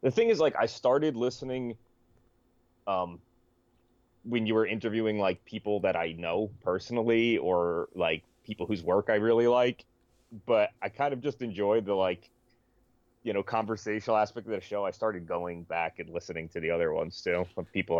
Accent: New Jersey, United States; I grew up in New Jersey. I'm gonna probably about 30 miles outside of the city, outside of New York. just to geographically place it. So like Northeast New Jersey.

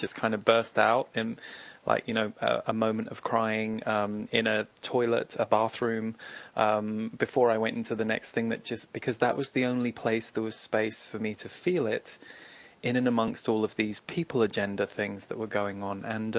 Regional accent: United Kingdom; being a Brit

